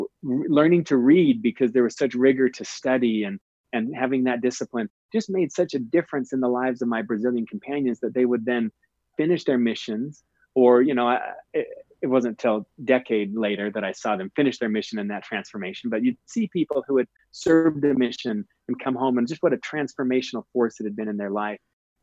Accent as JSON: {"language": "English", "town": "West Bountiful", "region": "Utah", "country": "United States", "tie": "born or raised there", "said": "I was this kid from West Bountiful, Utah that got out there on a mission"}